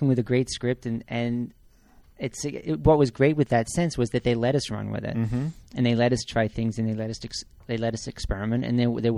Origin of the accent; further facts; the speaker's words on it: Australia; I'm from Australia.